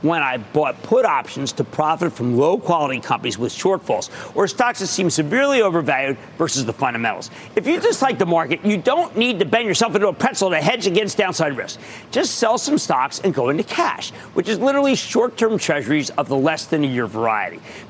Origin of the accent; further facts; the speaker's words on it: Pennsylvania, United States; So let's start with a question from Michael, my home state of Pennsylvania